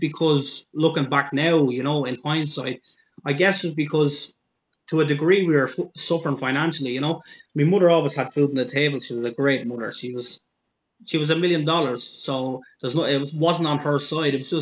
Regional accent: Dublin, Leinster, Ireland; I grew up basically in Belcamp, which is just down the road from me in Coolock in Dublin.

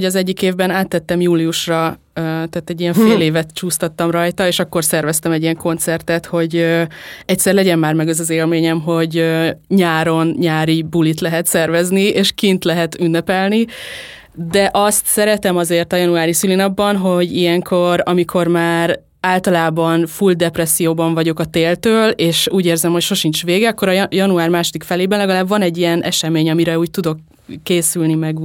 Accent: Veszprém, Veszprém County, Hungary; 0-tól 18 éves koromig Veszprém, ott laktam, és ott nőttem fel, ugyanabban a házban éltünk a családommal, meg a tesóimmal, és aztán Szombathelyre mentem főiskolára 18 éves koromtól 22 éves koromig

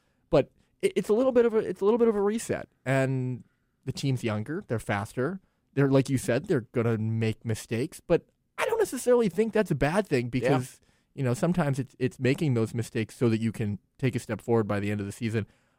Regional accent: United States; But while I'm American through and through, I do tend to represent our friends north of the border more than I probably

